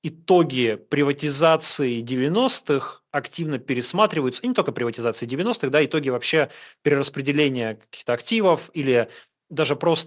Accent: Ural, Russia; Я сам с Урала, я знаю этот регион.

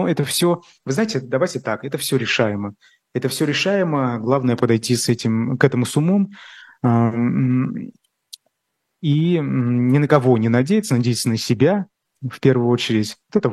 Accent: Russia; я никогда не скрывал, что я из России, никогда.

